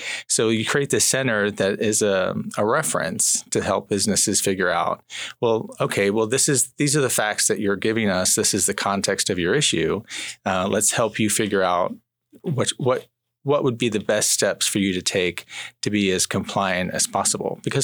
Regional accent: Florida, United States; moved away as an adult; now in Seattle, United States; Well, I am originally from Florida, so I'm a licensed attorney in Florida, and I was ready for a new adventure. So I moved to Washington, and I now live in Seattle.

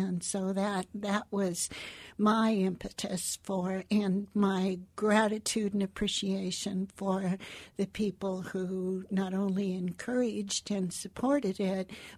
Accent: Juneau, Alaska, United States; I was born and raised in Juneau.

